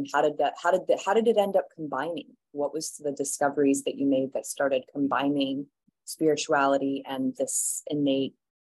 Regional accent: Ashland, Oregon, United States; We're both from Ashland, Oregon, so we have that connection.

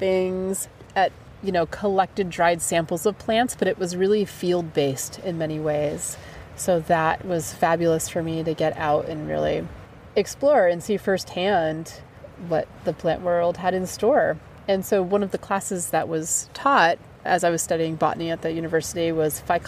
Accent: New Hampshire, United States; I grew up in New Hampshire

